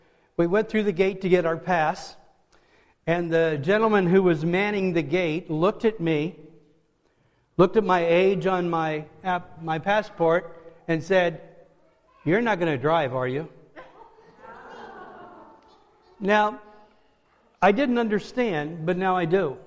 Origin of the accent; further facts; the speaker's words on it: Illinois, United States; also born or lived in Hannibal, Missouri; I was born in Hannibal, Missouri, and grew up in Pike County, Illinois. Now, that may not sound like much of a speech impediment, but if you've ever read Tom Sawyer, Huckleberry Finn, that was the language I learned to speak as a kid.